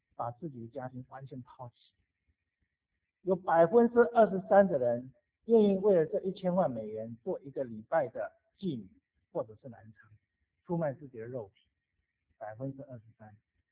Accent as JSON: {"language": "Chinese", "country": "China", "said": "我们中国人也有箴言讲说什么？人为什么死啊？人为财死，鸟为食亡。"}